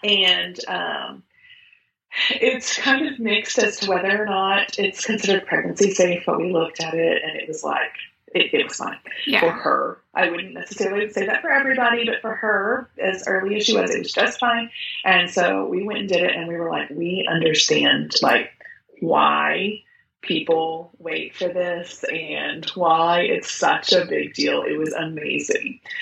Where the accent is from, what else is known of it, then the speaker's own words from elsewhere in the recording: Texas, United States; we're from Texas, so we're very particular about barbecue